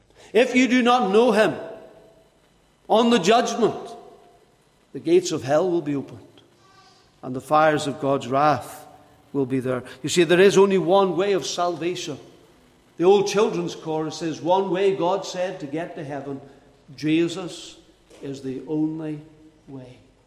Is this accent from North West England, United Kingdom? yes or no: yes; Liverpool, North West England, United Kingdom; And I never made them any of the wiser that I was from Liverpool. And I just went away with it. So I have a strange accent.